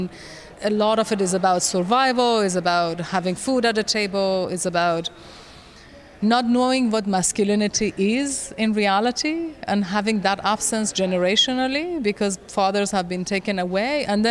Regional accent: Iran; I grew up in Iran, and I grew up as a Baha'i minority, which is a persecuted, systemically persecuted in Iran.

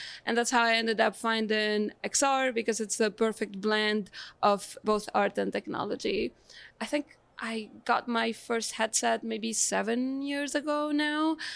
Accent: Tunisia; So yeah, I'm from Tunisia. Tunisia is a very small country

